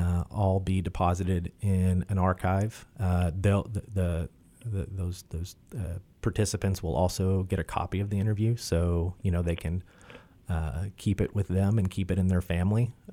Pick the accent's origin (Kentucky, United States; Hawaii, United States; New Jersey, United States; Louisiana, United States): Kentucky, United States; I grew up in Western Kentucky, so a different area for coal mining, but over, I grew up on the Green River